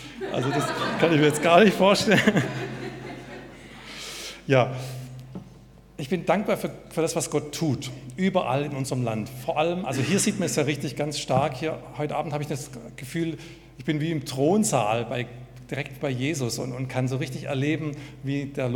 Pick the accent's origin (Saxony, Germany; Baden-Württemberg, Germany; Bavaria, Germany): Saxony, Germany; Freiberg; ich bin aus Freiberg, bin Jugendreferent